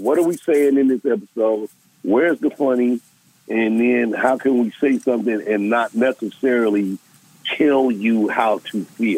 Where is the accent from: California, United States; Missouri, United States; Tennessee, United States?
Missouri, United States; St. Louis; because I came in from St. Louis and I was a little corporate.